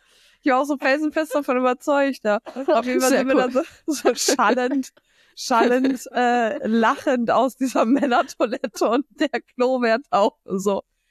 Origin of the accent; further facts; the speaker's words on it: Northern Germany, Germany; now in Cologne, Germany; ja, sorry, ich komme aus Norddeutschland.